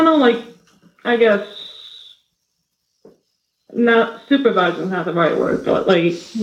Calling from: New Jersey, United States; I'm calling from Northern New Jersey.

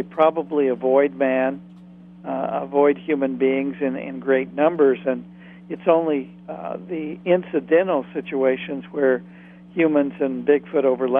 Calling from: Maine, United States; I'm calling you from Maine tonight.

